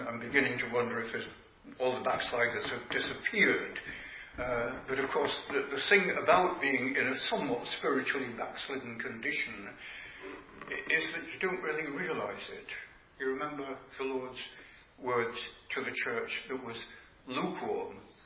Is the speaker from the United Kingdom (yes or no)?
yes; Yorkshire and the Humber, United Kingdom; As you know, I'm a Yorkshireman